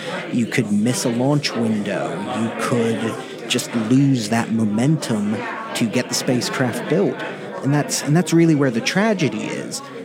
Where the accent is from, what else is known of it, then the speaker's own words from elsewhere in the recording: West Chester, Pennsylvania, United States; I'm from Westchester, Pennsylvania, and this is my 5th year participating in the Day of Action.